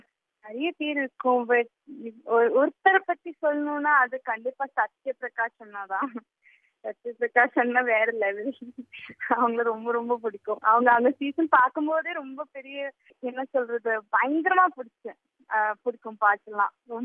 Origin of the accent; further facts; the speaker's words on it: Kochi, Kerala, India; நான் பிறந்து வளர்ந்தது கேரளால கொச்சின்ற ஊர்ல.